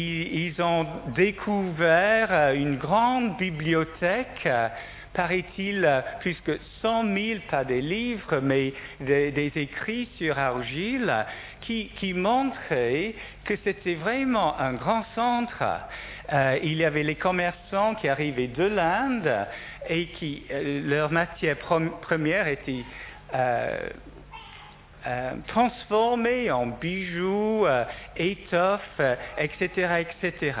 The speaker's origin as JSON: {"language": "French", "town": "Liverpool", "region": "North West England", "country": "United Kingdom", "tie": "born or raised there", "said": "Quand moi j'étais jeune, j'ai grandi à Liverpool"}